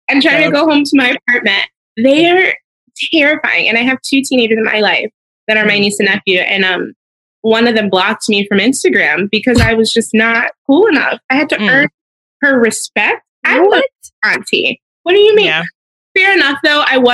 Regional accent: Detroit, Michigan, United States; also born or lived in Chicago; I lived in Chicago like 7-8 years, I think. Like, and I'm from Detroit.

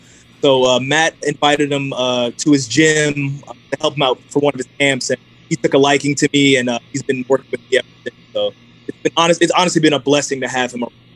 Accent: Jamaica; now in United States; I'm Jamaican, so, you know, sea moss is something that's been a part of our culture for years. Me being in Ohio

